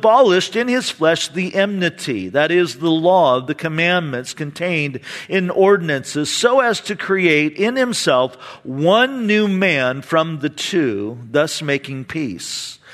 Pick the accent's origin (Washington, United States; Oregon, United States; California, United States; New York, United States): California, United States; Santa Ana; when I was growing up in Santa Ana